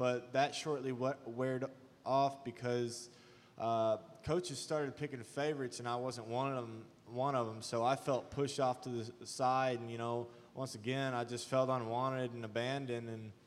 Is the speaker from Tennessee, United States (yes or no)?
no; Neosho, Missouri, United States; I'm 22 years old. I'm from Neosho, Missouri. That's where I was born and raised, and I grew up